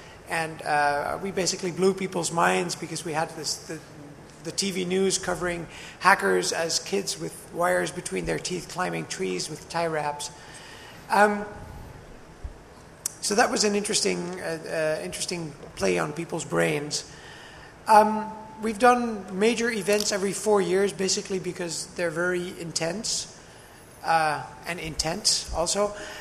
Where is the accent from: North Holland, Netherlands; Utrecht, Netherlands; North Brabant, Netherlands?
North Holland, Netherlands; Amsterdam; from Amsterdam, and I published a magazine in the late 80s and early 90s